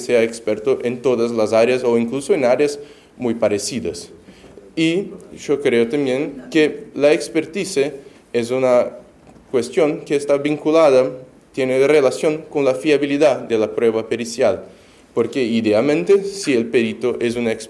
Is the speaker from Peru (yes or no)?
no; Brazil; Spanish is a second language; soy de Brasil.